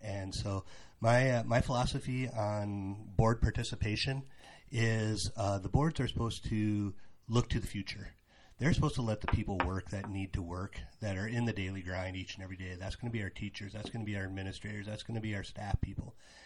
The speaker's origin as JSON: {"language": "English", "town": "Aberdeen", "region": "South Dakota", "country": "United States", "tie": "born or raised there", "also_born_or_lived": "Huron", "said": "I've been a lifelong resident of Aberdeen. I was born in Huron, but primarily raised here in Aberdeen since I was the age of 3. Proud graduate of Aberdeen Central, class of 95."}